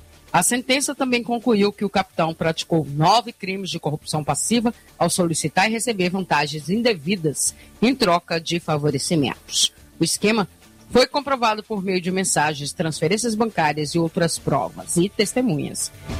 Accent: Jequié, Bahia, Brazil; direto de Jiquié, é minha terra natal, a terra do sol.

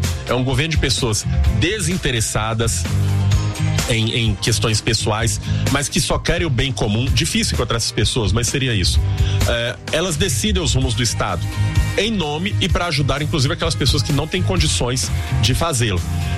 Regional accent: Brazil; Ou eu não sou brasileiro quando eu falo que eles são, porque eu sou brasileiro e admito.

